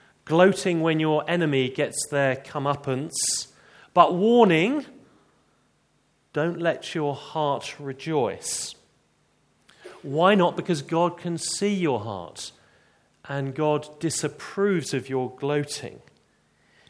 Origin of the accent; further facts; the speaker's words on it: England, United Kingdom; Well, you and I, being English and how we use the word